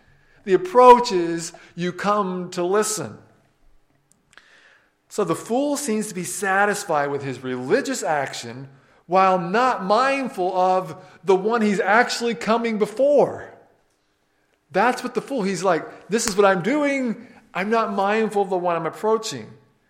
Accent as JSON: {"language": "English", "region": "the South", "country": "United States", "tie": "born or raised there", "said": "because I grew up in the South, where you walked into church and it was was pretty lively, right?"}